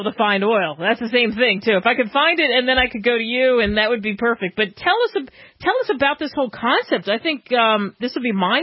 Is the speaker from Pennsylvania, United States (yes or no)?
yes; Philadelphia, Pennsylvania, United States; also born or lived in California; now in Texas, United States; I grew up in Philadelphia, lived in California, I've lived all over the place and all those nooks and crannies, and of course now I live in Texas.